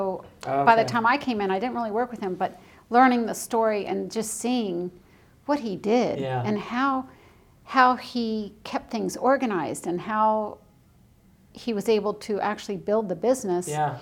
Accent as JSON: {"language": "English", "town": "Silver Spring", "region": "Maryland", "country": "United States", "tie": "born or raised there", "said": "I grew up in Silver Spring, but I spent a lot of my summers and weekends in West Virginia"}